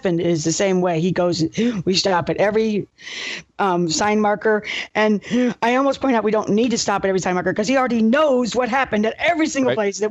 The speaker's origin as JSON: {"language": "English", "region": "Texas", "country": "United States", "tie": "born or raised there", "said": "growing up in the South, I'd always heard about the Civil War, but I grew up in Texas, so I didn't really see any of the Civil War battlefields."}